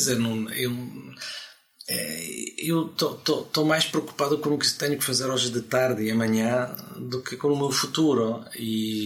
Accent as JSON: {"language": "Portuguese", "town": "Bergamo", "region": "Lombardy", "country": "Italy", "second_language": "Portuguese", "lives_now": "Portugal", "said": "aqui de Bergamo."}